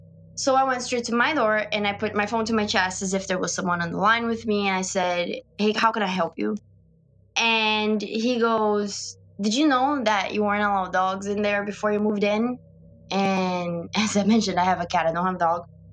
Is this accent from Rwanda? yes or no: no; Brazil; I'm from Brazil and I'm in this country alone.